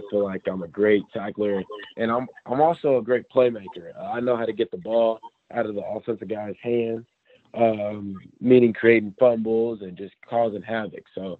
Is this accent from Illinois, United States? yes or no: no; Lexington, Kentucky, United States; And growing up in Lexington, you see a lot of things that Kentucky has to offer.